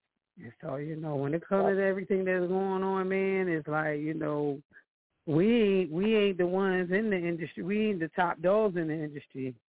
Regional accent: Philadelphia, Pennsylvania, United States; You know, me growing up in Philly, you know what I mean? I got the old school, the sound that I grew up

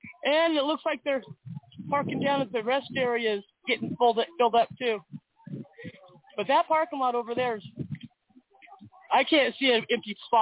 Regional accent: United States; We're American. Sorry. Forgive us for not learning the metric system.

